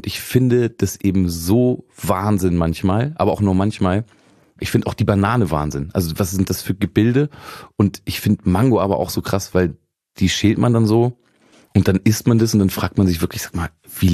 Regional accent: Braunschweig, Lower Saxony, Germany; ich bin ja aus der Region Braunschweig

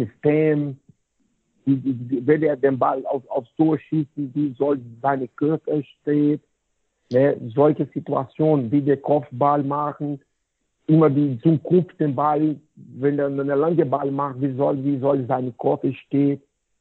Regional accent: Goiânia, Goiás, Brazil; German is a second language; Deswegen ist mein Job hier in Goiânia, so meine Heimat, ist sehr, sehr willkommen für viele Eltern.

